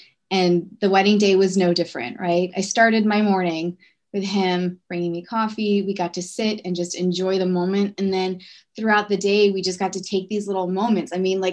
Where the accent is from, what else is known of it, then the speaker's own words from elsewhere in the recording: United States; So he's Dutch. I'm American.